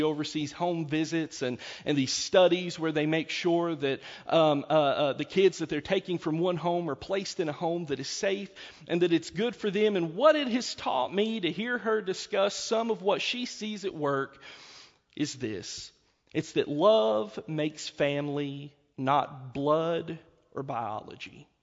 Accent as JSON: {"language": "English", "town": "Chilhowie", "region": "Virginia", "country": "United States", "tie": "born or raised there", "said": "I grew up in Chilhowie, Virginia, a one red light town that is so small, there's no way to exaggerate to you the idea that everybody knows everybody."}